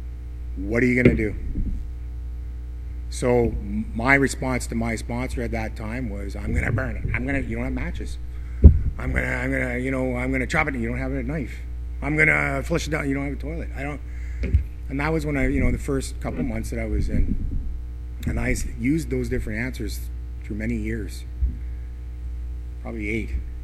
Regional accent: England, United Kingdom; I'm standing between my wife and a friend, and they're both French, I'm English.

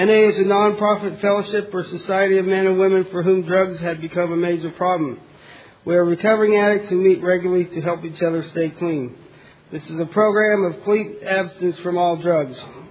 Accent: Sacramento, California, United States; I'm an addict from Sacramento, California.

